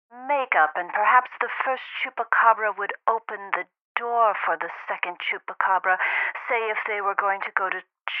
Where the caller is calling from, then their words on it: Greenbelt, Maryland, United States; Oh, Greenbelt.